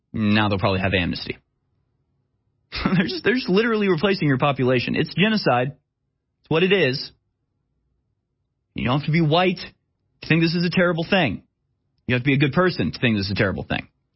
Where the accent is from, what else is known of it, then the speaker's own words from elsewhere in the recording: Houston, Texas, United States; I grew up in Houston. Most of my best friends are not white, to be honest with you.